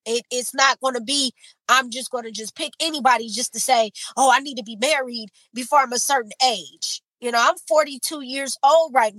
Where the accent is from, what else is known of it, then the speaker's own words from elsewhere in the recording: Inglewood, California, United States; See, I grew up in LA. I grew up in Inglewood. So, and me being light-skinned, mixed, biracial